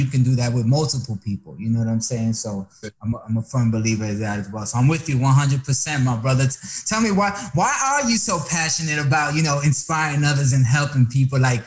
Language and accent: English; Dominican Republic; Yeah, Dominicano here, Papi.